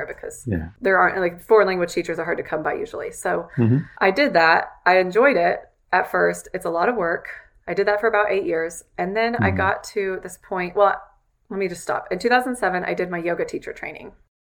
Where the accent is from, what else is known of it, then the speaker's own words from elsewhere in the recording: Midwest, United States; Well, I grew up in the Midwest in a small town that my dad had grown up in, that my grandmother had grown up in.